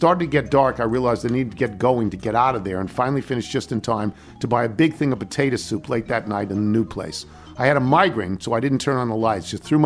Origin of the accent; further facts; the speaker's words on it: Laurelton, New York, United States; I grew up in Laurelton, and your recent mention, that's just over the Queens line from Nassau